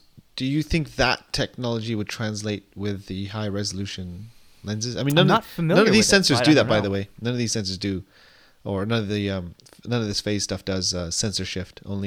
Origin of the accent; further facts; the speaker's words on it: California, United States; That's right, I recycle. I'm a Californian.